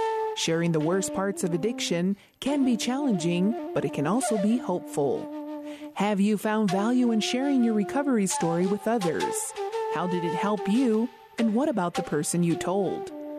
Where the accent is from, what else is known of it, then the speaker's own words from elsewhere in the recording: Isleta Pueblo, New Mexico, United States; from Isleta Pueblo